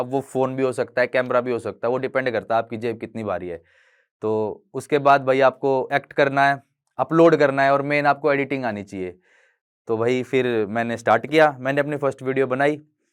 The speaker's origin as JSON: {"language": "Hindi", "region": "Delhi", "country": "India", "tie": "born there", "said": "और मेरा जन्म दिल्ली में हुआ"}